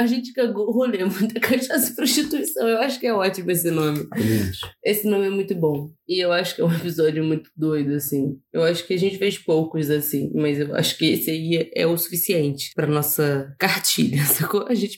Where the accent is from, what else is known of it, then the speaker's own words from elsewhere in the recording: São Paulo, Brazil; also born or lived in New York; eu sou paulista.